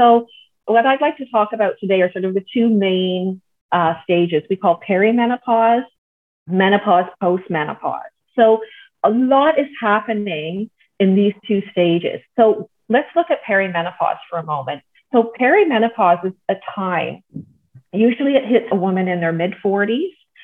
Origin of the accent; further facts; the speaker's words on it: Canada; now in Netherlands; I'm Canadian. I live in the Netherlands. I'm a mom to a lovely 19-year-old daughter, married to a Dutch man.